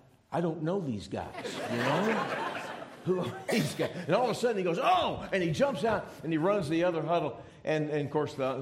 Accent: Texas, United States; I grew up in Texas. Now, don't get mad.

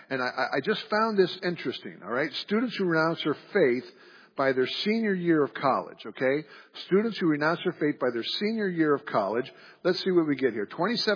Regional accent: Kentucky, United States; My state, my home state, is Kentucky.

